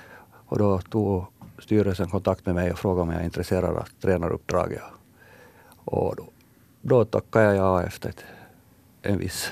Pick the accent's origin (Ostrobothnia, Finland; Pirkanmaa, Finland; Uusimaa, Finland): Uusimaa, Finland; Ekenäs; also born or lived in Sweden; Jag är uppvuxen här i Ekenäs. Men att jag nu, när jag var liten med min familj flyttade omkring här i södra Finland och när jag sen blev lite äldre så flyttade jag till och med till Sverige.